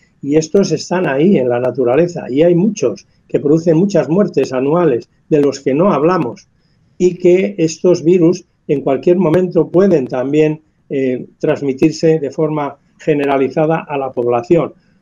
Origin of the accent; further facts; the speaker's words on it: Villalón de Campos, Castile and León, Spain; yo este fin de semana pude visitar a mi familia por primera vez, ir a mi pueblo, a Villalón de Campos